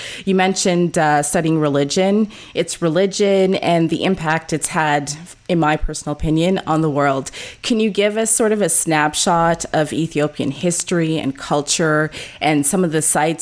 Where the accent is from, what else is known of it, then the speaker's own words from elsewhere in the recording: Toronto, Ontario, Canada; also born or lived in Trinidad and Tobago / France; So I was born and raised in Canada, in Toronto. My family is from Trinidad and Tobago. I lived in Trinidad for 2 years as a baby, so I don't have strong memories.